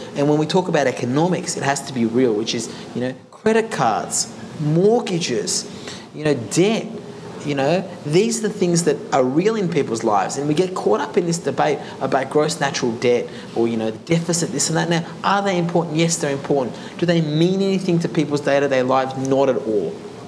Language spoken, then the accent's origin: English; Australia; I was able to experience the Great Barrier Reef, and that's what makes it great about being Australian.